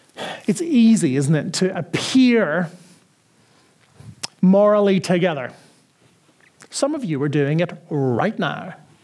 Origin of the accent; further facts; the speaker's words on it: Northern Ireland, United Kingdom; subculture is like where I grew up in Northern Ireland.